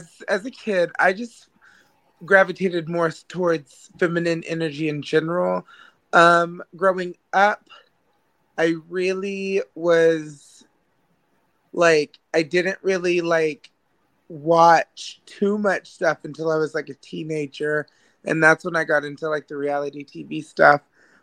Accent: Arkansas, United States; Most like, but I'm from Arkansas, so.

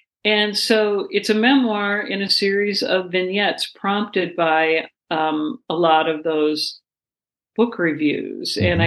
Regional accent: Minnesota, United States; And of course, being the Minnesotan I am, I was like, could you?

